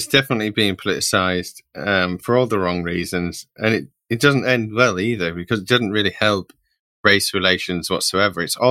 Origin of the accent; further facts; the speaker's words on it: United Kingdom; now in South Korea; I mean, I'm here in South Korea as an immigrant to this country. But I come from the United Kingdom, which is a very diverse place itself.